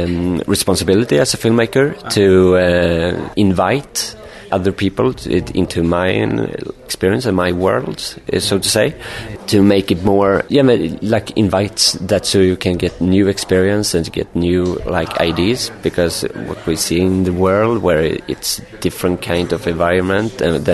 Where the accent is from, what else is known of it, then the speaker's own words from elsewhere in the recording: Sweden; I'm from Sweden.